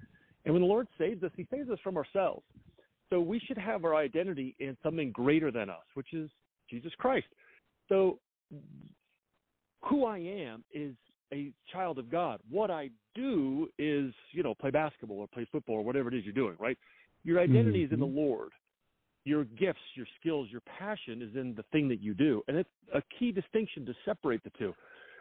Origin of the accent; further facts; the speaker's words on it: New Jersey, United States; When I was growing up in New Jersey, I loved basketball